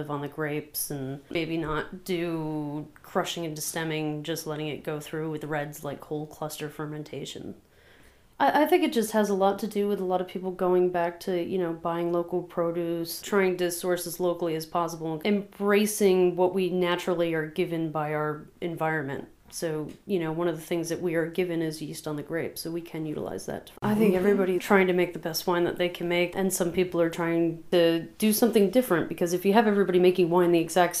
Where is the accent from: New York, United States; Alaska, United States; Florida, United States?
Florida, United States; Fort White; born there; I am not a Northfolk native because I was born actually down in Fort White, Florida.